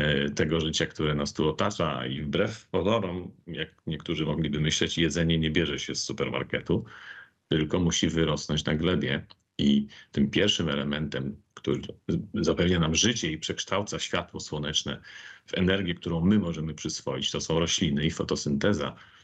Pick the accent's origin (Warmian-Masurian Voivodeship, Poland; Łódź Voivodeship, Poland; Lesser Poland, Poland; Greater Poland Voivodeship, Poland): Łódź Voivodeship, Poland; Pochodzę z centralnej Polski, z województwa łódzkiego.